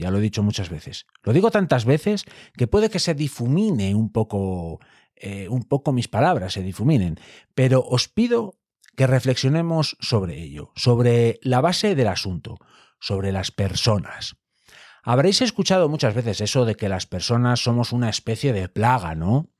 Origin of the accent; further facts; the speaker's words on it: Boñar, Castile and León, Spain; Cuando yo era pequeño e incluso rapaz, cuando iba con mi abuelo en tren a Boñar, mi pueblo